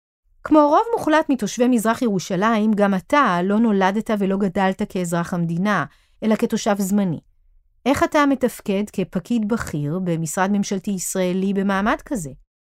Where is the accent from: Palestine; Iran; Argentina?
Palestine; Hebrew is a second language; אני פלסטיני, ערבי